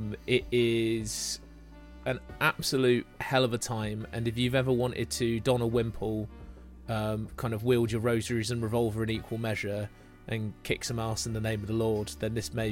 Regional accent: East Midlands, United Kingdom; when I was growing up in Derbyshire.

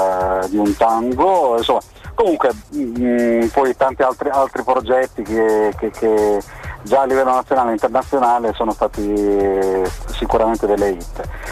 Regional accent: Rimini, Emilia-Romagna, Italy; noi siamo di Rimini, Riccione, quindi la Riviera Adriatica

